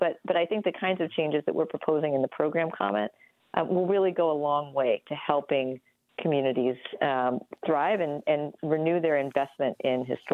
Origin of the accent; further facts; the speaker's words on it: Houston, Texas, United States; So virtually every city in the country, other than my hometown, believe it or not, of Houston, has zoning.